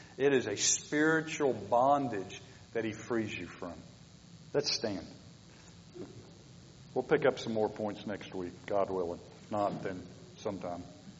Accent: the South, United States; I'm from the South. We would have got a bunch of guys.

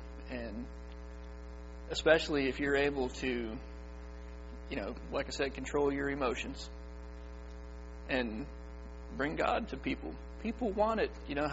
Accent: New York, United States; also born or lived in Louisiana; You know, I'm the guy from New York and Louisiana.

